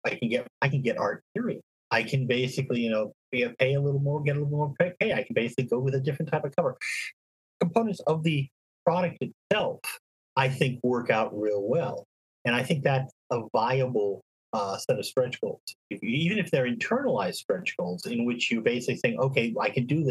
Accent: Canada; Advantage of being Canadian.

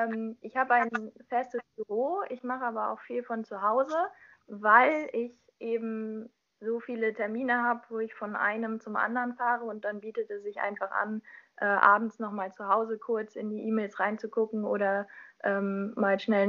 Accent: Gagern, Mecklenburg-Vorpommern, Germany; mein Heimatdorf liegt dann quasi zwischen meinem jetzigen Wohnort und meinem zukünftigen Wohnort. Genau in der Mitte.

